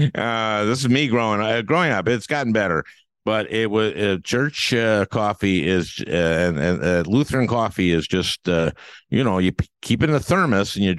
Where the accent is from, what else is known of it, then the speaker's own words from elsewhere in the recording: Minnesota, United States; I'm just being Minnesotan.